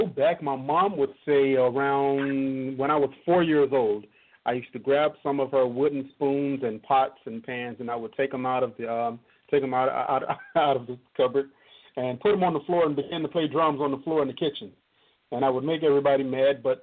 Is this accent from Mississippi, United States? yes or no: yes; Canton, Mississippi, United States; I guess, well, originally I'm originally from Mississippi, Canton, Mississippi. Was born and raised in the Baptist church